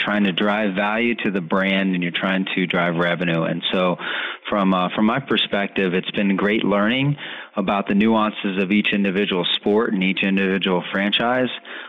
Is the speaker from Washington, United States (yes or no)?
no; Tampa, Florida, United States; Obviously, I'm from Tampa and spent time with two teams there at the professional level.